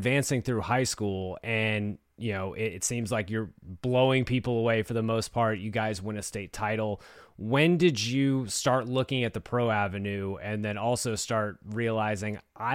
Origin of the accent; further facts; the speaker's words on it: Texas, United States; I grew up in Texas where even in the 2000s, like travel ball was very prevalent.